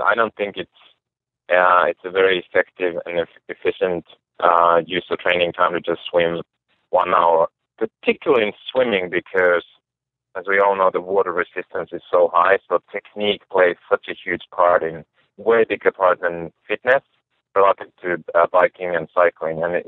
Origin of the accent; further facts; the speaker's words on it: Finland; English is a second language; I grew up in Finland, and, you know, definitely outdoors was a big part of my life